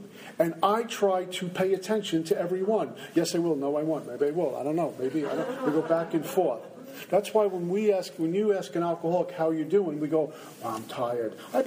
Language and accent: English; Brooklyn, New York, United States; You can tell I'm from Brooklyn, right?